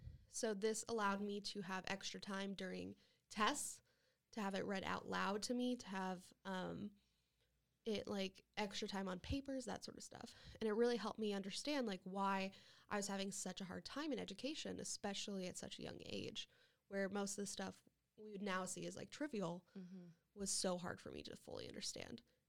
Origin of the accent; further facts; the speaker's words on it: Nebraska, United States; because I grew up in Nebraska